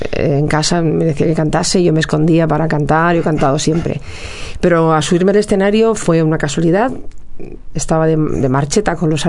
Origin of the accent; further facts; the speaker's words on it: Barcelona, Catalonia, Spain; born there; Yo nací en Barcelona, mi padre vino a trabajar aquí y mi padre era jardinero, trabajaba para el Ayuntamiento de Barcelona. Era uno de los que hizo los jardines del Arco del Triunfo, imagínate. Y yo nací aquí, pero toda mi familia es cordobesa